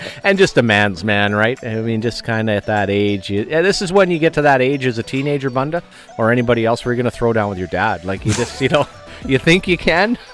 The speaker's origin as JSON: {"language": "English", "country": "Canada", "said": "as a Canadian, who doesn't love that?"}